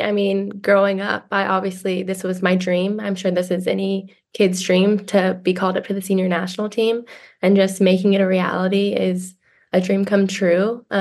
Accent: Houston, Texas, United States; I think just Texas in general has just a huge youth soccer scene. And just growing up in Houston, being able to make all those trips, play all those games

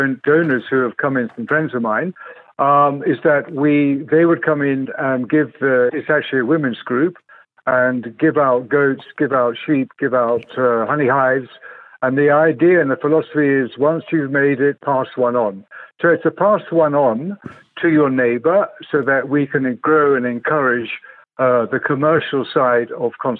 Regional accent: Nairobi, Kenya; And I grew up in Nairobi. I was born in Nairobi. I'm a British guy, but I'm actually Kenyan as well. And so I got very, very deep connections with Kenya. I speak three or four of the languages here, and I grew up here.

